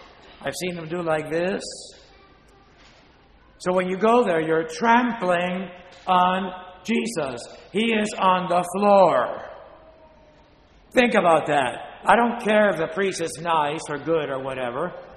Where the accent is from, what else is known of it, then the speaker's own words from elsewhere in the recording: Spain; Of course, Italians think they have the best, but we Spaniards have even better.